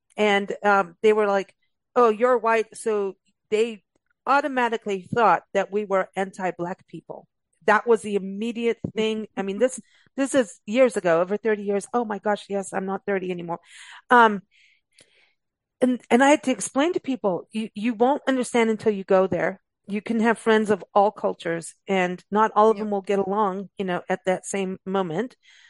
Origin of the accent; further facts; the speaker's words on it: South Africa; when I was growing up in South Africa, it was a village that raised you, not just your parents.